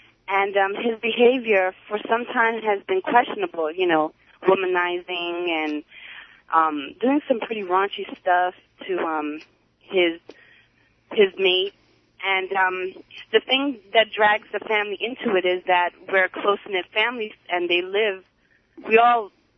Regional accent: Queens, New York, United States; First of all … from Queens.

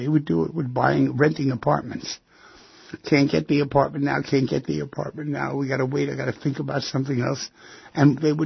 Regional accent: New York City, New York, United States; I grew up near the East River.

